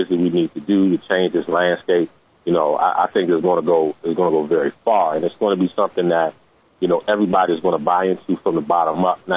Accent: Maryland, United States; I'm from the Maryland, D.C. area.

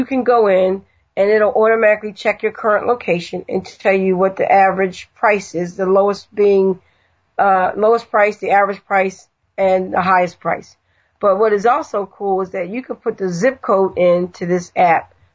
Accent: New Jersey, United States; we told you at the beginning of our debut of the show that we're from New Jersey.

